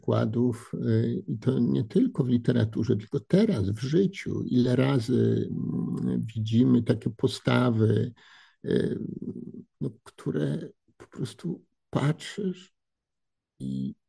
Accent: Radom, Masovian Voivodeship, Poland; A ja jestem z Radomia.

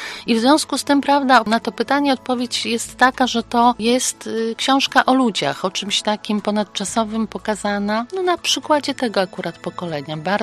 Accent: Podlaskie Voivodeship, Poland; wychowałam się niedaleko Kamiennego Dworu, ostatniego domu polskiego Aleksandry, bo jest on koło Łap na Podlasiu

